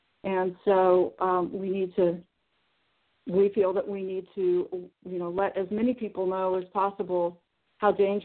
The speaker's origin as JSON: {"language": "English", "region": "Texas", "country": "United States", "said": "We're from Texas, but we were out in Los Angeles working because that's the place to be for film."}